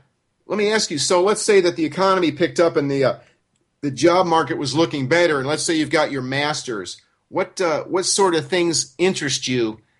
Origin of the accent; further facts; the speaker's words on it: United States; because I'm actually an American who actually knows about other cultures and people